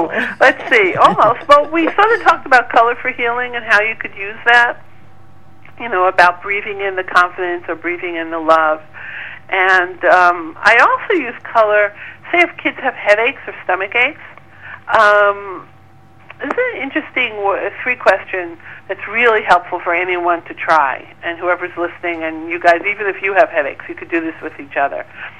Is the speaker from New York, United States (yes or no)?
yes; New York, United States; when I mentioned I'm from New York, I walk down the street, I get a bad or a good feeling.